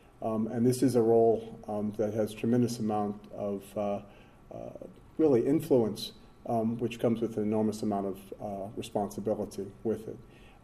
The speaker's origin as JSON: {"language": "English", "town": "New Orleans", "region": "Louisiana", "country": "United States", "said": "I'm originally from New Orleans in the States."}